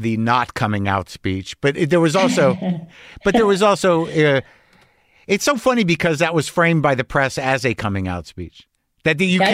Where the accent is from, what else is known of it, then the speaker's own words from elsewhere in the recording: Albuquerque, New Mexico, United States; like I grew up in Albuquerque. So when all of a sudden we're in Albuquerque, I'm like, oh my God, how did I not know this person?